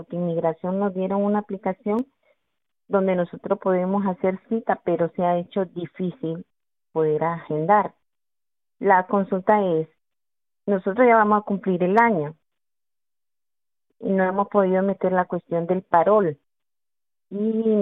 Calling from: Nicaragua; moved away; Yo vengo de la ciudad de Nicaragua.

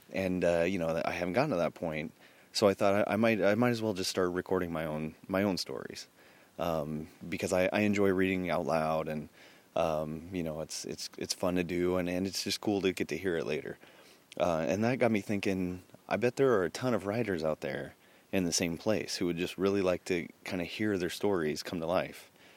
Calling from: Cape Elizabeth, Maine, United States; I'm recording this from Cape Elizabeth, Maine, and I'm outside.

